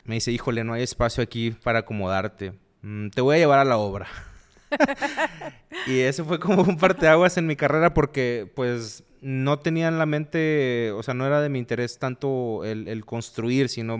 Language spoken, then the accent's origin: Spanish; Tabasco, Mexico; Yo soy de Tabasco.